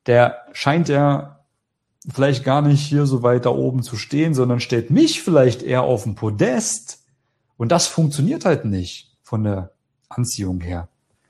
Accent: East Germany, Germany; Ich würde natürlich nach München gehen wahrscheinlich, weil es mir dort am besten gefällt. Als Ossi.

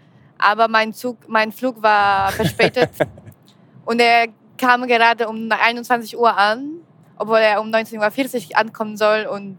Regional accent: Gdańsk, Pomeranian Voivodeship, Poland; ich komme aus Danzig. Und Danzig ist auch, glaube ich, so ein bisschen anders als andere Städte.

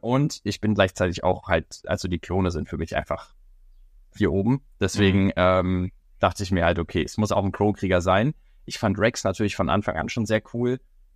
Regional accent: Hamburg, Germany; Ich komme aus Hamburg. Ich bin 22 Jahre alt.

